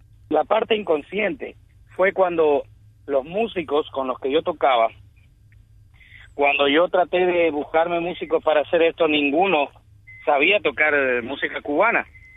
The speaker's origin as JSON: {"language": "Spanish", "country": "Ecuador", "tie": "born there", "said": "Bueno, yo nací en Ecuador y me dediqué a la música desde pequeñito."}